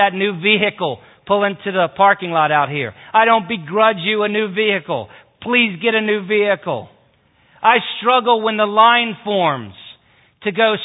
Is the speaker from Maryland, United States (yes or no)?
yes; Glen Burnie, Maryland, United States; The minister I grew up in Glen Burnie, the man who married Dana